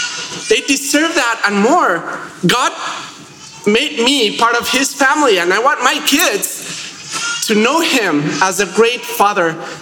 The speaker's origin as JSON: {"language": "English", "country": "Mexico", "said": "I'm from Mexico, and that happens there, so I assume it happens here as well somehow."}